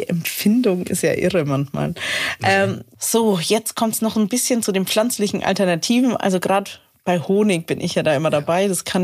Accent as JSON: {"language": "German", "town": "Rottenbuch", "region": "Bavaria", "country": "Germany", "said": "Ja, bei uns in Rotenbuch, also da, wo ich herkomme, das ist ja ein Imker nach dem anderen."}